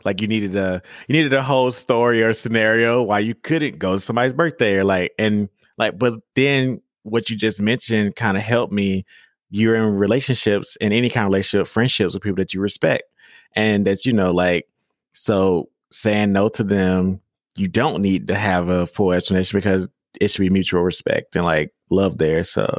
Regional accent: the South, United States; And I'm just like, yeah, but I'm from the South, but it's like so many different people and dialects in America.

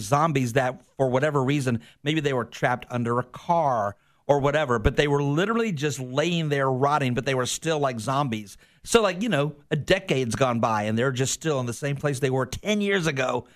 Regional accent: Jacksonville, Florida, United States; along with Eden Kendall. We're from Jacksonville, Florida.

